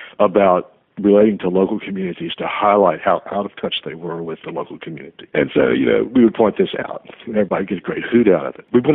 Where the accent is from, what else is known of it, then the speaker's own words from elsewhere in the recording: Louisiana, United States; because there is such a long and deep otherness, sort of, about being a Cajun. People are conscious of that, and they're willing to walk away from solutions that others might not, just because we're different down here